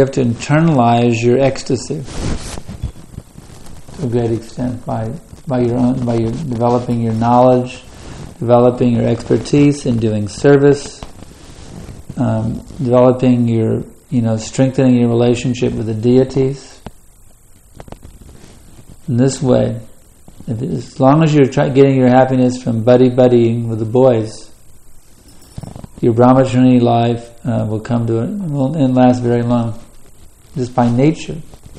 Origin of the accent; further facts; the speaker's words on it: United States; I've mixed so freely with men growing up in American culture